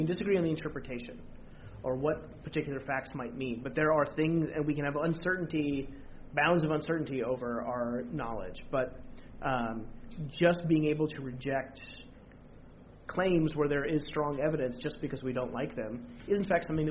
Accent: United States; As an American growing up under the First Amendment

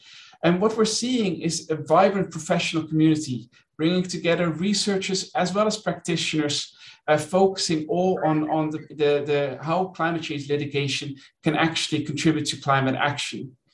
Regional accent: Netherlands; English is a second language; an example that I mentioned earlier from my home country, the investment dispute between Uniper and the Dutch government

